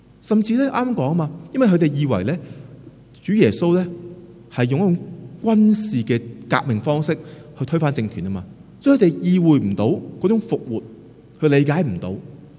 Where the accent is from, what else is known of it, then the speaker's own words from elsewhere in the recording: Taiwan; 我在我小时候在台湾读书的时候呢